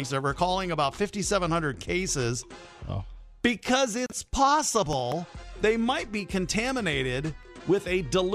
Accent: Maine, United States; born there; I was born in Maine. I'm a maniac.

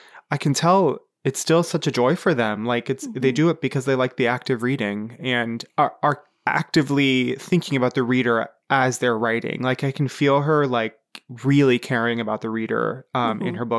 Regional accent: Cincinnati, Ohio, United States; I am born and raised and continue to live in Cincinnati.

